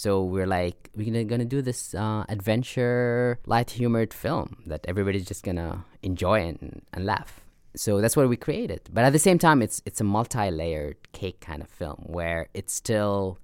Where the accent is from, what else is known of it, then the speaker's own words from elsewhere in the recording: Abu Dhabi, United Arab Emirates; also born or lived in Sudan; So we moved to United Arab Emirates, and I grew up in Abu Dhabi, which was a very strange place to grow up.